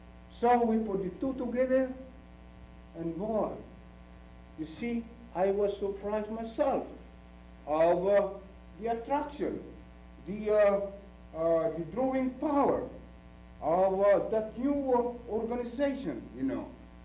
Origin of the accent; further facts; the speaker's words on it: Philippines; being a Filipino with the Mexicans, putting up a union